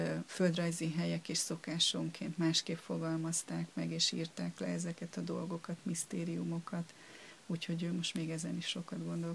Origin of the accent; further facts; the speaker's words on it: Hungary; abból adódóan, hogy magyarok vagyunk, nagyon érdekli ez az ősi magyar vallás, ősi magyar kultúra